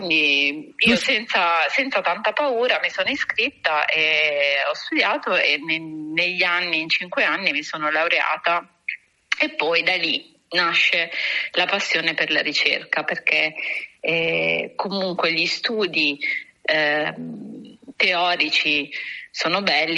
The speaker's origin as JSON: {"language": "Italian", "town": "Ravenna", "region": "Emilia-Romagna", "country": "Italy", "tie": "born or raised there", "lives_now": "Rome, Italy", "said": "Sì, sono nata e cresciuta a Ravenna."}